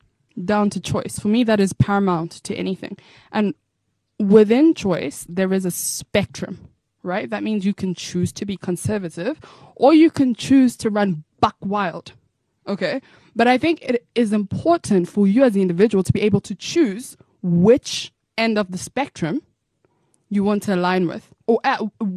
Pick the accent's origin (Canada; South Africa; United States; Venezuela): South Africa; My mother feels the same way, and I'm South African.